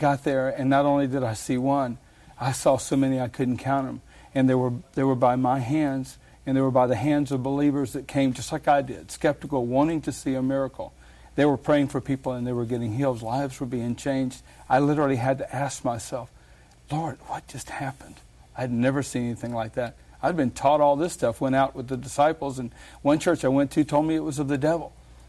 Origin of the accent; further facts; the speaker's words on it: Jacksonville, Florida, United States; And I said, yes, I am from Jacksonville. That's where I'm living right now.